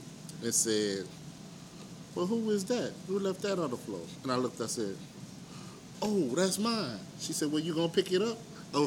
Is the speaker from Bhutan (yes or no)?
no; New Orleans, Louisiana, United States; also born or lived in Shrewsbury; I'm a teaching artist, educator. I'm from New Orleans by way of Shrewsbury.